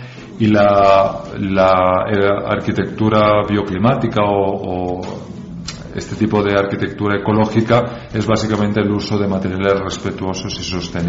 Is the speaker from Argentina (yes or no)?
no; Barcelona, Catalonia, Spain; Yo y mi mujer veníamos de grandes ciudades, yo vengo de Barcelona y ella de Madrid, estábamos bastante cansados de la vida en la gran ciudad.